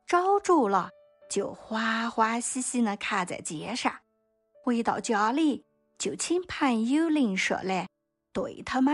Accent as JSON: {"language": "Chinese", "country": "China", "said": "对于我们中国人来说，娃娃自然是更宝贵呢。"}